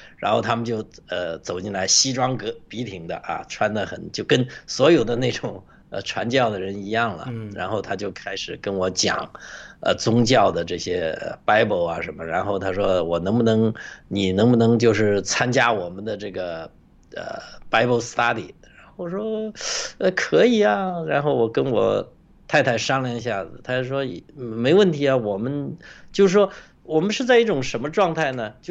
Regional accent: China; 都是比较相对于我们大陆人

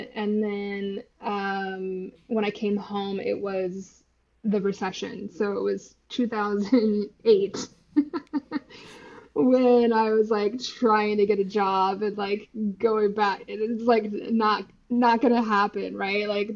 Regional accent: Washington, United States; So I'm American, grew up in Washington State in a very rural community. Like my town was like 10,000 people, very small.

